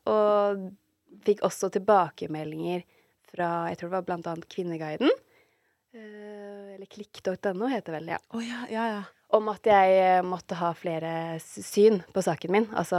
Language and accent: Norwegian; Fredrikstad, Østfold, Norway; also born or lived in Trondheim / Kristiansand / Halden; jeg ble født i Trondheim, og så flyttet vi til Kristiansand, og så flyttet vi til Halden, og så flyttet jeg til Fredrikstad. Men jeg har på en måte sånn, barndommen min har vel vært lengst i Fredrikstad.